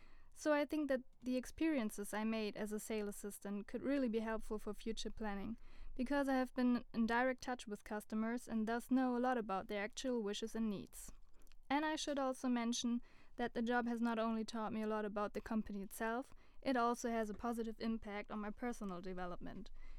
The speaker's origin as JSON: {"language": "English", "region": "Hamburg", "country": "Germany", "tie": "born or raised there", "said": "I knew that my studies would make me leave my hometown Hamburg"}